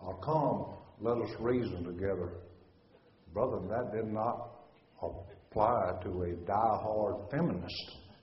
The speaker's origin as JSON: {"language": "English", "region": "Southern United States", "country": "United States", "said": "because I'm from the South and I talk like I do, and I live in flyover country"}